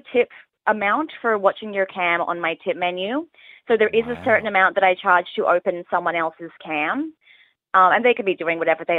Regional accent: Australia; accent: Australian; accent is actually such a selling point because the boys come in and they say, oh my gosh, you're Australian. Yeah. I love your accent.

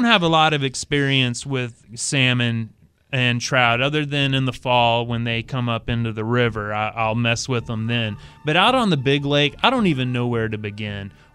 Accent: the South, United States; I'm from the South. We got all kinds of gar, bottlenose gar, alligator gar.

